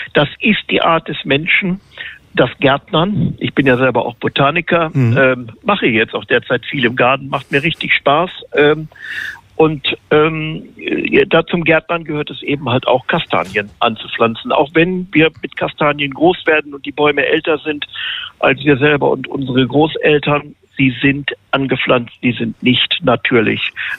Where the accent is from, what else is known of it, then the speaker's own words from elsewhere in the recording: Bielefeld, North Rhine-Westphalia, Germany; born there; also born or lived in United Kingdom; now in Berlin, Germany; ich bin ja auch Wahl-Berliner, ich bin ja in Bielefeld geboren, aber habe dann eben halt 25 Jahre in Großbritannien gelebt.